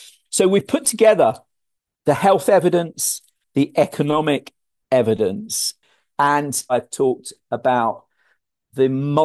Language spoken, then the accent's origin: English; United Kingdom; But we've seen other countries, my home country, the UK, has reduced.